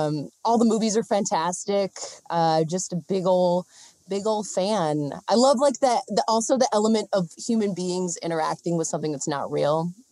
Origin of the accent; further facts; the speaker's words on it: San Diego, California, United States; So SeaWorld and Legoland, because I grew up in San Diego